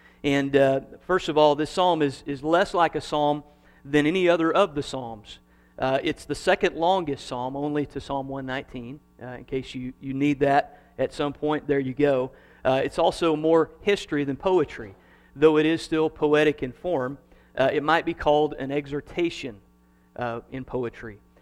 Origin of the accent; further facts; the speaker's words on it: Kansas, United States; accent: Kansas; how's my Kansas accent going? Is it better?